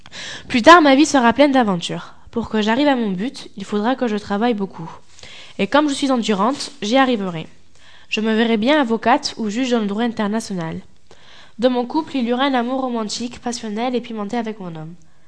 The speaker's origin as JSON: {"language": "French", "town": "Bordeaux", "region": "Nouvelle-Aquitaine", "country": "France", "tie": "born there", "said": "j'ai 13 ans. Je suis née à Bordeaux, je vis à Senon-Palmer."}